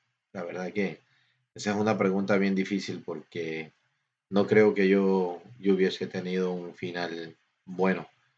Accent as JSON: {"language": "Spanish", "country": "Ecuador", "moved": "yes", "said": "Sí, cuando llegué de Ecuador, llegué directamente a Nueva York."}